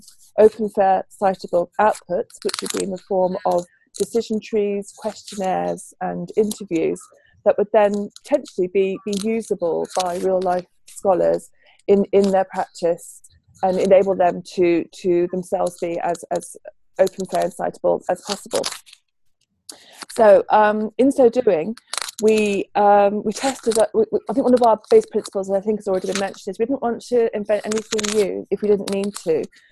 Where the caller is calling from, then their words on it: Chichester, South East England, United Kingdom; And I'm talking from Chichester, the UK, where it's just coming up for 6 p.m.